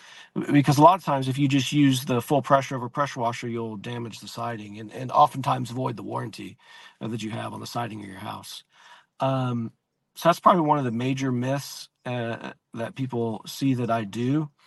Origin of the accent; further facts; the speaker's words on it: Crossville, Tennessee, United States; I grew up in Crossville, Tennessee, which is a little smaller town north of Chattanooga, off Interstate 40.